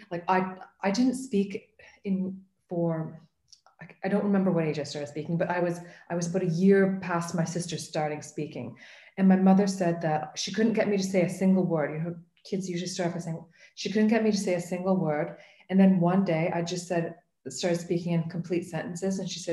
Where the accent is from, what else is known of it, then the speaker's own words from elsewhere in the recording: Canada; Canada, we start when you're about five when you start school.